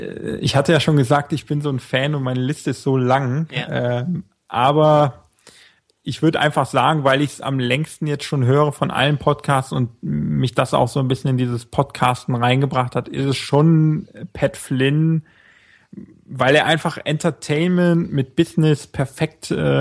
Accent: North Rhine-Westphalia, Germany; Ja, schon etwas weiter weg, aus einem kleineren Ort Richtung Mönchengladbach, sogar noch hinter Mönchengladbach. Ganz an der westlichsten Stelle von Deutschland.

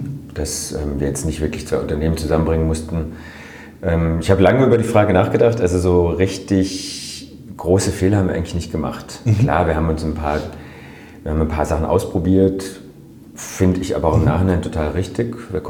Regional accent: Freiburg, Baden-Württemberg, Germany; Ich komme halt aus Freiburg

